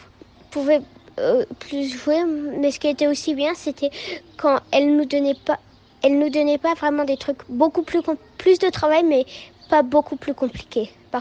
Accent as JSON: {"language": "French", "country": "France", "said": "Ce qui était compliqué, c'était l'allemand, puisque je suis française"}